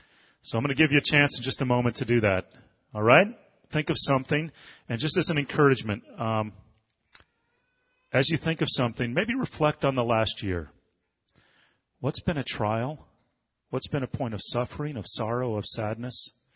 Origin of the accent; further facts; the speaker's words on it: Michigan, United States; moved away; They both have to do with my home state of Michigan, because I've been there twice in the past year